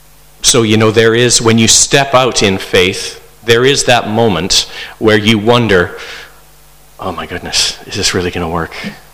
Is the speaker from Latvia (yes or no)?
no; Canada; how are they going to know that I'm Canadian? And then I thought, well, clearly I will have to talk at some point, and I am not good at doing accents, so I think my accent would give me away